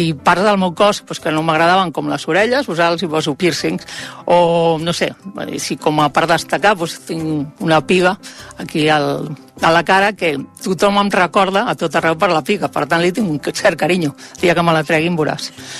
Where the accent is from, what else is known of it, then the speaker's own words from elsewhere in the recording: Barcelona, Catalonia, Spain; tinc 55 anys, sóc de Barcelona, del barri de Sant Antoni